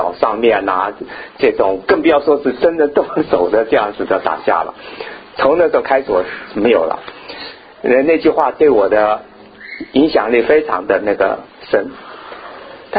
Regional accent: Taiwan; 我想大家都知道我的背景，我是从台湾出来的啊。

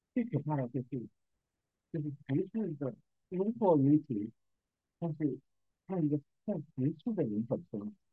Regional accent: China; 我在中国长大，我小的时候我奶奶就会带我去上饭，过年呢就去拜灶

